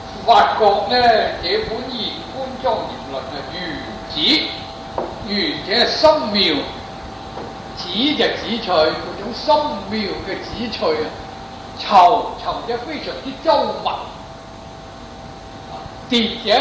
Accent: Guangdong, China; 我是广东人，

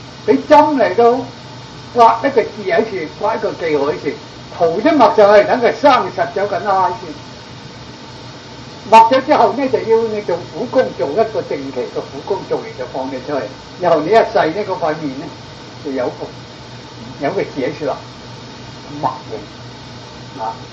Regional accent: Guangdong, China; 我廣東人同埋東莞

